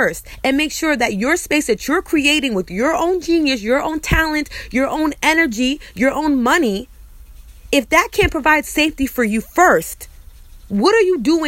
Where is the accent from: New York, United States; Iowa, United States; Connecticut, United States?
New York, United States; And I'm always like, oh, I'm from New York.